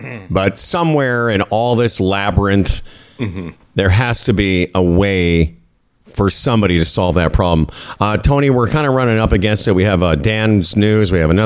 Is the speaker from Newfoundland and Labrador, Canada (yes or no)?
no; Moose Jaw, Saskatchewan, Canada; also born or lived in Regina; I grew up in Moose Jaw and the Regina area, huge Indigenous population, and I was around it my whole life.